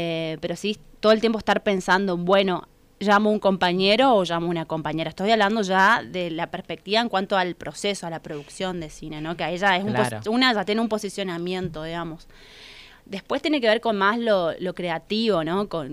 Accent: Corrientes, Argentina; Yo soy de Corrientes, un pueblo, digamos, vivía en Capital en ese momento.

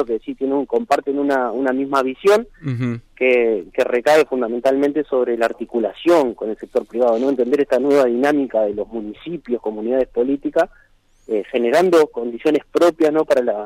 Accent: Gualeguaychú, Entre Ríos, Argentina; Que cuando salimos a decir orgullosos en todos lados que somos de Gualeguaychú

